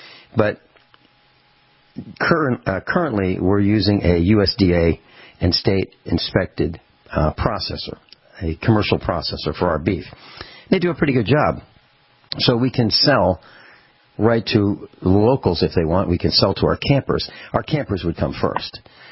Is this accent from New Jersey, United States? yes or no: no; Virginia, United States; I'm a foreigner here. I come from a different land. I come from the East Coast, Virginia.